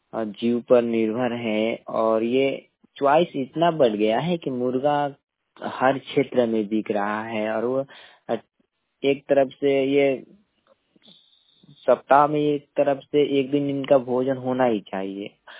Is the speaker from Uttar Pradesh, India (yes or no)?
no; Bihar, India; मैं चिनारी प्रखंड के ग्राम पंचायत मलहीपुर के एक छोटे से गांव का रहने वाला हूं, सिंहपुर से … बोल रहा हूं।